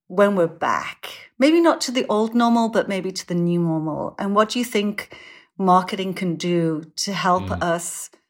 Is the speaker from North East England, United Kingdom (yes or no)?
yes; Sunderland, North East England, United Kingdom; Oh, Sunderland's my hometown. It's where I grew up. For many of you who don't know where it is, it's in the northeast of England, a very blue-collar shipbuilding, coal mining community